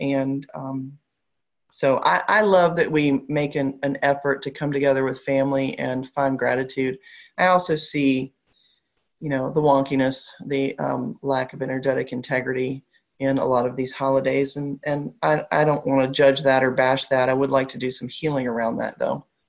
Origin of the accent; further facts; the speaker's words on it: North Carolina, United States; Growing up in North Carolina, it's like our state bird or something.